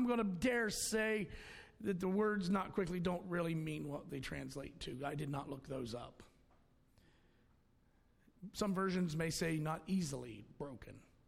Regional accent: Ohio, United States; I said, I grew up in Ohio. Knock yourselves out. I don't want to see any more snow.

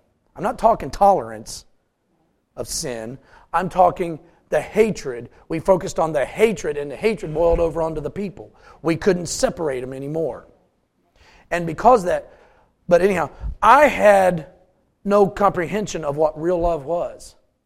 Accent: West Virginia, United States; You know, I thought, I'm just a redneck. You know, I'm from West Virginia.

